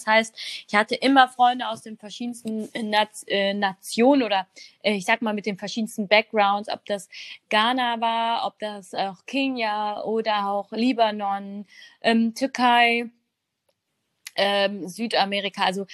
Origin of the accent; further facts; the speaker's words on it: Wuppertal, North Rhine-Westphalia, Germany; Also aufgewachsen bin ich in Wuppertal zusammen mit meinen 3 bis 4 Geschwistern.